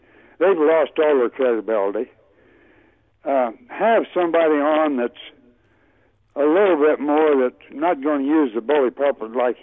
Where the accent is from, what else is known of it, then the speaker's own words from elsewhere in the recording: United States; I'm an American. I'm God-fearing, patriotic American.